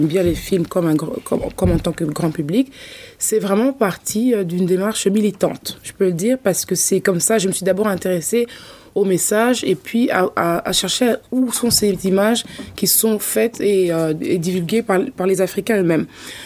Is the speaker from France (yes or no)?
no; DR Congo; now in Europe; moi, je fais partie de la diaspora. J'ai vécu une partie en Afrique, au Congo, où je suis originaire République démocratique du Congo.